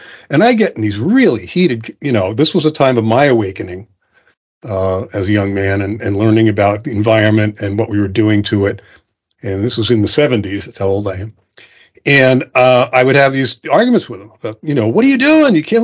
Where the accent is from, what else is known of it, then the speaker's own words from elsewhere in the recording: New Jersey, United States; See, I'm a transplant. I was born in New Jersey. Exit 8. And I grew up there thinking it was great.